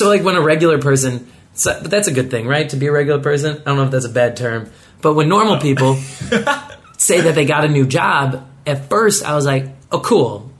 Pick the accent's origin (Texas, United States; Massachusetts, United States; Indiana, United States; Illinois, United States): Illinois, United States; Chicago; now in California, United States; And like moving to California, you know, because I'm from Chicago. I know everything. I know people there.